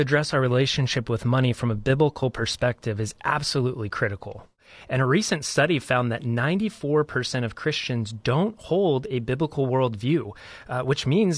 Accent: New Mexico, United States; Like Walter from my home state in New Mexico

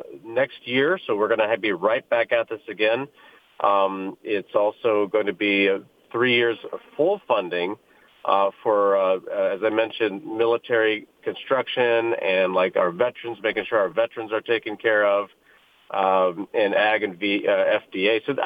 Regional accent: Indiana, United States; You know, I come from Indiana, where we have a lot of medical devices

